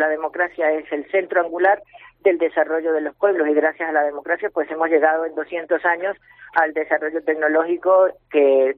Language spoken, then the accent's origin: Spanish; Arauca, Colombia; born there; yo nací en Arauca, que es frontera con el estado Apure, Venezuela, y pues mi idiosincrasia es colombo-venezolana